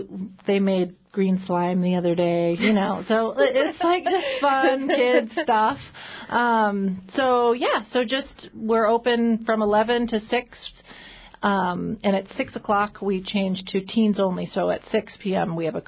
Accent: Gustavus, Alaska, United States; I grew up in Gustavus, so that was the only camp that I went to.

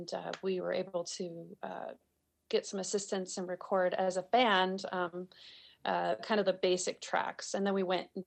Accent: Anchorage, Alaska, United States; born there; I grew up I was born in Anchorage, and we moved around a bunch

